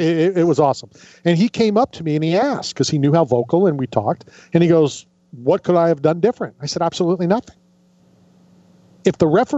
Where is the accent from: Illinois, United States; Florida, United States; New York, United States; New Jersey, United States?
Florida, United States; Tampa; You know, hey, I'm from Tampa. You guys stink.